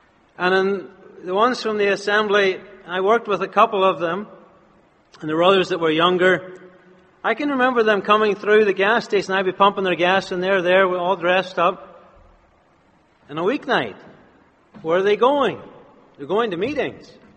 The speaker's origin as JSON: {"language": "English", "country": "Ireland", "tie": "born or raised there", "said": "growing up in Ireland, you know, the land of blessing is America."}